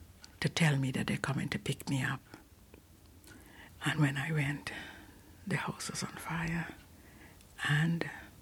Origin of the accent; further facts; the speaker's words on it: Guyana; now in Lewisham, United Kingdom; I said, I was born and brought up in British Guiana.